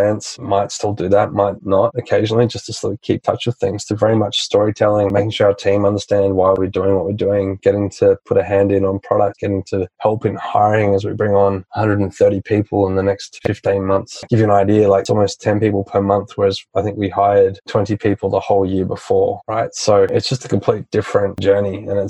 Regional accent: Australia; I'm from Australia. We're always on a beach. We're a big island. We're surrounded by it.

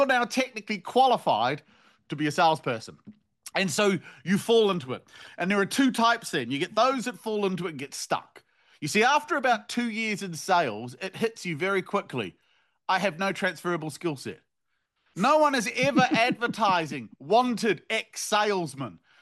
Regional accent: New Zealand; now in United Kingdom; And obviously I'm from New Zealand originally. So whenever we go back home, we always go down to a place called like Queenstown

